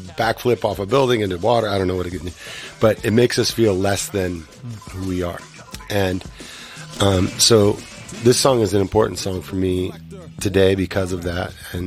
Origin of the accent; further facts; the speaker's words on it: United States; as a black kid growing up in America